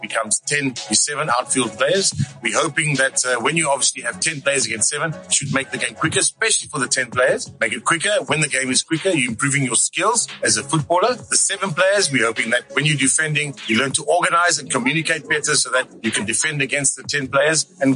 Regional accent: South Africa; You know, for me as a South African

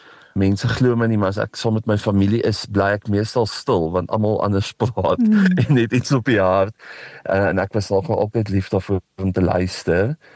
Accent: Pretoria, Gauteng, South Africa; ek het groot geword net buite Pretoria op die familieplaas naby Hennopsrivier. En dit was destyds ver uit Pretoria uit gewees. So dit was platteland en ek was in 'n plaas laerskool met 150 kinders.

